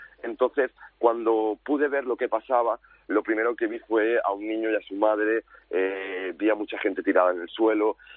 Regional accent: Barcelona, Catalonia, Spain; yo es un lugar por el que llevo pasando 34 años, o sea, es mi ciudad natal, es uno de los lugares por los que más paso, porque vivo muy cerca de las Ramblas

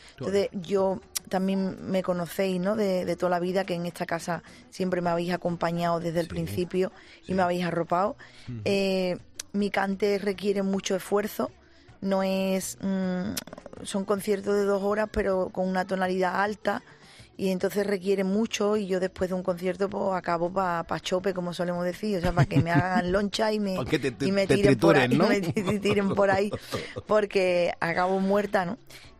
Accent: Andalusia, Spain; verdad que en Andalucía tenemos todos mucha costumbre de, además de celebrar todo, porque somos de feria, somos de Navidad, somos de Semana Santa

